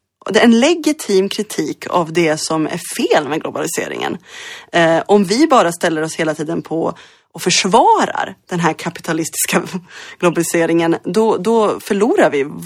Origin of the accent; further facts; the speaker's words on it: Örebro, Örebro County, Sweden; also born or lived in Mostar, Bosnia and Herzegovina; min hemstad i Bosnien-Herzegovina, Mostar, har format mig. Min hemstad i Örebro, i Närke, där jag växte upp. Jag är liksom lokalpatriot. Jag hejar på ÖSK, Örebro sportklubb.